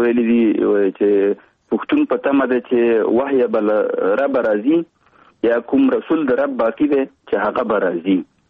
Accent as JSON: {"language": "Pashto", "region": "Kunar", "country": "Afghanistan", "tie": "born or raised there", "lives_now": "Kabul, Afghanistan", "said": "زه د افغانستان د یوې غرنۍ سیمې چې کونړ ولایت نومېږي، زه د کونړ ولایت یم، په 1991 کال کې هلته زېږېدلی یم. ابتدایي اړومبني تعلیمات مې هلته په خپله سیمه کې کړي دي، وروسته بیا کابل ته راغلی یم،"}